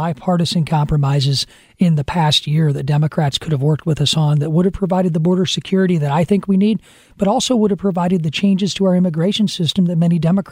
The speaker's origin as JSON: {"language": "English", "region": "Illinois", "country": "United States", "tie": "born or raised there", "said": "Illinois is a great state, great communities. I love the district I serve and in my hometown."}